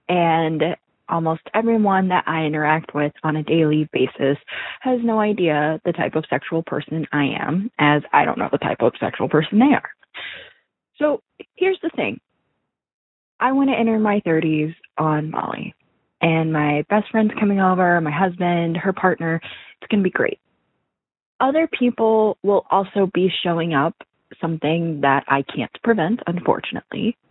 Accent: Anchorage, Alaska, United States; Hey, Dan. I am from Anchorage, Alaska. I'm about to turn 30.

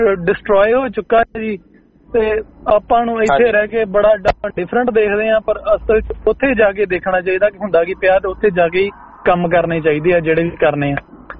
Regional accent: Punjab, India; moved away; ਅੰਮ੍ਰਿਤਸਰ ਸਾਡੀ ਡਿਸਟ੍ਰਿਕਟ ਆ ਜੀ

